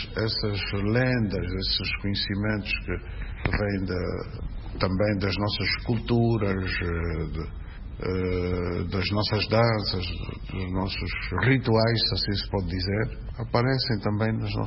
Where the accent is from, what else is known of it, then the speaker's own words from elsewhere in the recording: Mbanza Kongo, Zaire, Angola; born there; Sim, eu sou nasci em San Zampombo, com todas as influências